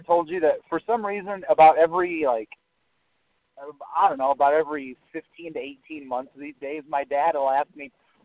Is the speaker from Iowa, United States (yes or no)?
yes; Fort Dodge, Iowa, United States; I'm from Fort Dodge, so I think it's hot.